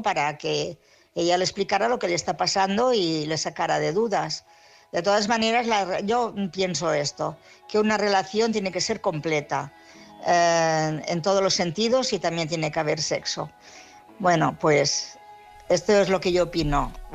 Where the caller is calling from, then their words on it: Barcelona, Catalonia, Spain; de Barcelona.